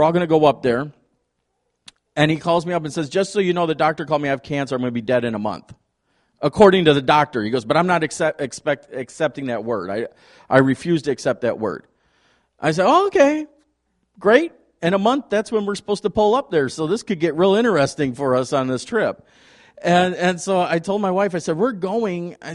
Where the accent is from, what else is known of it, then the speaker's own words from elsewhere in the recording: Beloit, Wisconsin, United States; I grew up in Beloit and spent all my summers over at the Beloit College on the effigy mounds and in the museum and all that.